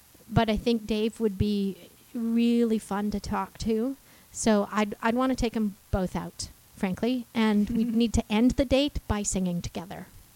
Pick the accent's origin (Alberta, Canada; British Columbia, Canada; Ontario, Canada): Alberta, Canada; Red Deer; now in London; I'm from Red Deer, Alberta. And my parents are from Great Britain. They're from Wales